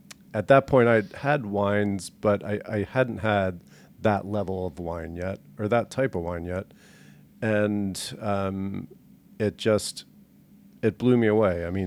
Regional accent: Maryland, United States; I grew up in just outside of Baltimore in Maryland.

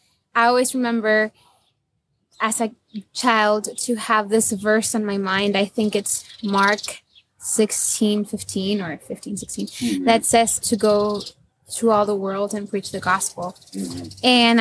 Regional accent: Nicaragua; English is a second language; I've lived all my life in Nicaragua, and currently I am an English teacher.

